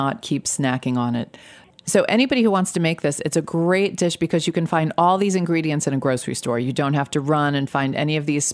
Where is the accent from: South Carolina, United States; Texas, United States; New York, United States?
New York, United States; I'm embarrassed that I grew up in New York and never had this before.